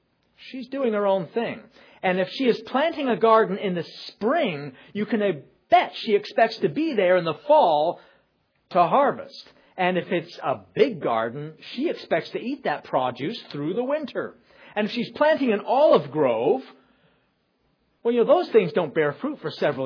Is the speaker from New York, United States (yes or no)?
yes; New York, United States; maybe I'm just speaking as a New Yorker, where you can live that way.